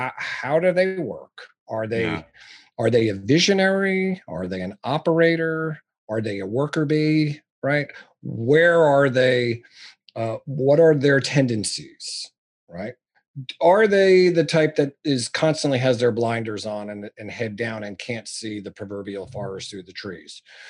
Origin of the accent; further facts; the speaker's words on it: New York, United States; I'm a New Yorker. I'm a no bullshit guy.